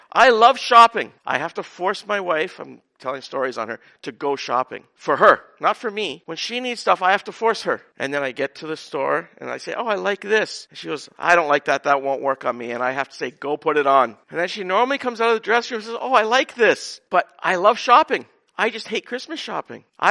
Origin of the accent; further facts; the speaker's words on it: Canada; I grew up in Canada in a Christian country